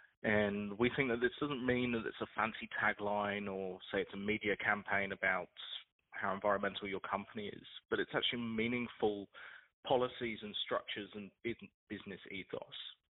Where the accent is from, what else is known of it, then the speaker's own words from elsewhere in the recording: United Kingdom; now in Australia; my home country, the UK, maybe more so than where I live now, which is in Australia